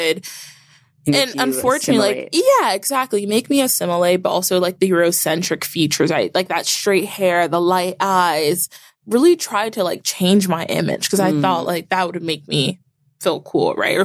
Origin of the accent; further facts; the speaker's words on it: Newark, New Jersey, United States; born there; So I was born in Newark, New Jersey.